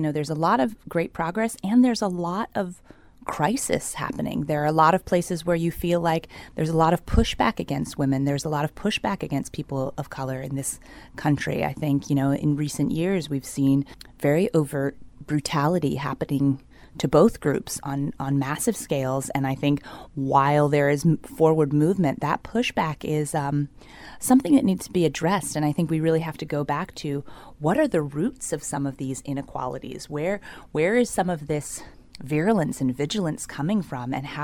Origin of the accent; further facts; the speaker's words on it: St. Croix, U.S. Virgin Islands; born there